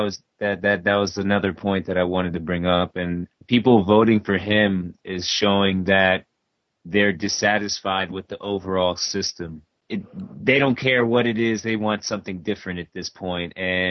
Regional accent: Maryland, United States; well my state's a blue state anyway so we I mean Maryland I'm from Maryland right outside of DC and we voted for Hillary

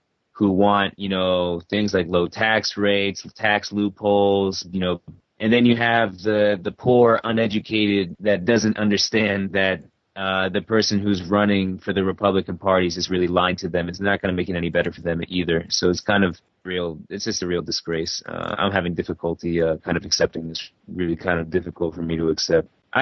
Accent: Maryland, United States; well my state's a blue state anyway so we I mean Maryland I'm from Maryland right outside of DC and we voted for Hillary

